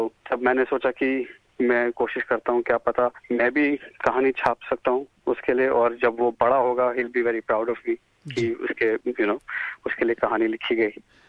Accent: Delhi, India; now in Australia; मैं भारत में पैदा हुआ था, दिल्ली में 1978 में, और मेरे माँ बाप दोनों चित्रकार थे।

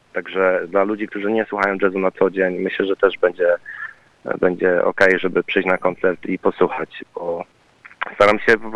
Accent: New Zealand; jestem z Nowej Zelandii

